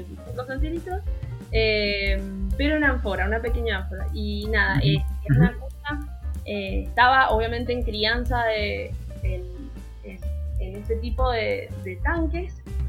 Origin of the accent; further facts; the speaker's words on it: Argentina; Yo tengo pasaporte italiano como típica argentina.